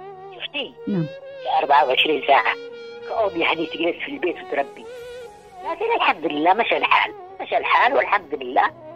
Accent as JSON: {"language": "Arabic", "region": "Aden", "country": "Yemen", "said": "وأنا في من عدن"}